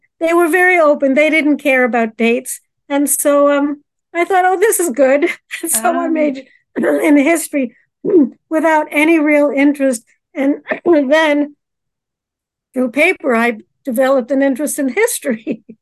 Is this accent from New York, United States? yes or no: yes; New York, United States; Well, I was born in New York City. I grew up in the suburbs.